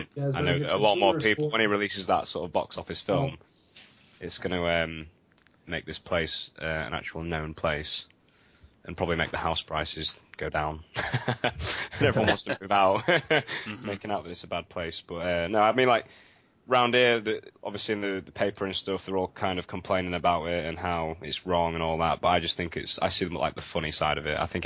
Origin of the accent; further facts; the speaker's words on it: East Midlands, United Kingdom; In Lincolnshire.